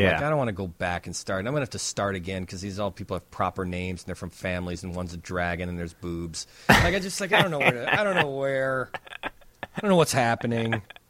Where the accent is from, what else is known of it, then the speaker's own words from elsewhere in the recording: Chicago, Illinois, United States; I'm American. I'm from Chicago. Don't scare me.